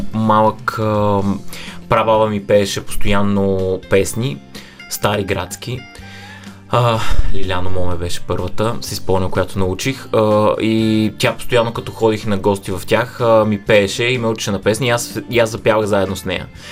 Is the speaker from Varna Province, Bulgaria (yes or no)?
yes; Varna, Varna Province, Bulgaria; когато бях в четвърти клас във Варна, тъй като съм от Варна